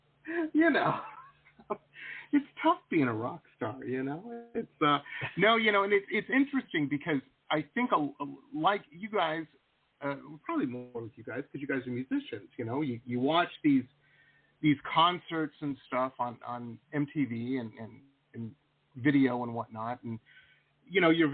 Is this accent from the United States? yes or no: yes; Detroit, Michigan, United States; I grew up in Metro Detroit.